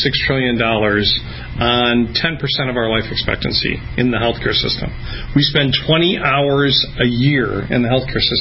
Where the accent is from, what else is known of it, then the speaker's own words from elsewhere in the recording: Detroit, Michigan, United States; I'll use cars because I'm from Detroit.